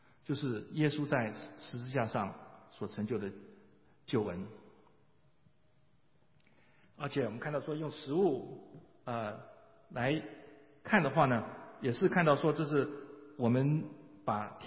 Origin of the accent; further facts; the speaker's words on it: Taiwan; 我是从台湾来的，我们在台湾现在还是见面呢，见到就说你吃饱没？